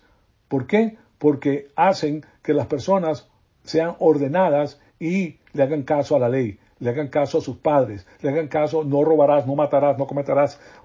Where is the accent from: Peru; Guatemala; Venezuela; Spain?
Venezuela; A mí me fascina Venezuela, me crié en Venezuela, amo a Venezuela, pero, caramba, me doy cuenta, yo estudié en La Salle, en Venezuela